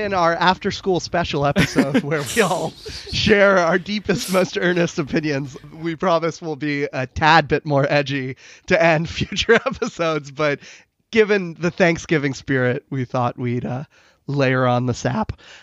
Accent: Virginia, United States; Virginia, I'm from Virginia. I'm a localist, as people who know me know.

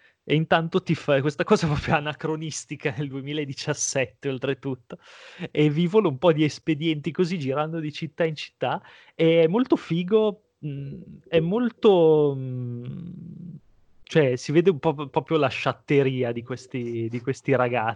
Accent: Piacenza, Emilia-Romagna, Italy; mi manca molto poter andare dalle mie parti a Piacenza, uscire in bici così

